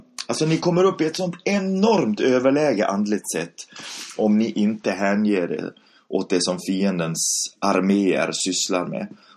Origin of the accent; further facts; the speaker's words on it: Dala-Järna, Dalarna County, Sweden; då Socialdemokraterna hemma i Dala-Järna kände sig hotade